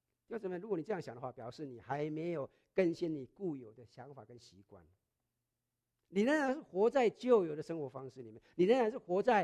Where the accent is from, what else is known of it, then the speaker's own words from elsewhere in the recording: China; now in United States; 我们从国外来到美国，对不对？很多时候我们都出于自己的原因了，对不起哈。我们中国的观念